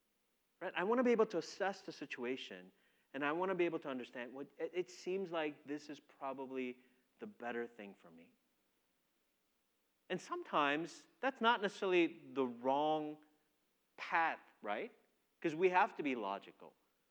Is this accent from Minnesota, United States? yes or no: yes; Minnesota, United States; now in Texas, United States; And I grew up in Minnesota. My wife is from Chicago, and so we're like Midwestern people.